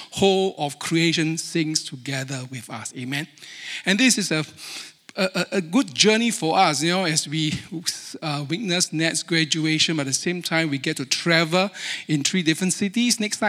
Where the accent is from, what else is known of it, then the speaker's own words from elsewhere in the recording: Singapore; accent: Singlish; I speak American with a Singlish accent. Now I'm back here, I'm speaking Aussie with a Singlish accent. But in Singapore, I speak Singlish with an Aussie accent.